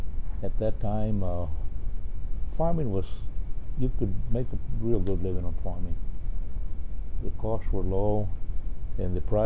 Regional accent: Bracito, New Mexico, United States; I was born in Bracito, New Mexico, about 4 miles from Mesquite, in April the 2nd, 1925.

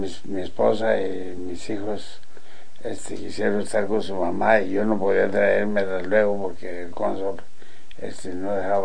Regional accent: Guerrero, Mexico; Pertenezco a Cuxamala de Pinzón, Guerrero.

